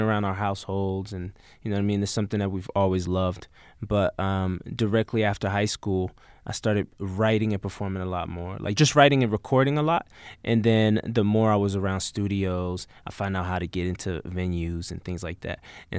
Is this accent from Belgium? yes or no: yes; Brussels, Belgium; also born or lived in Democratic Republic of the Congo; now in United States; I'm from Brussels, Belgium. That's where I was born. And then my father's side of the family's from the Congo, so I grew up there a little bit.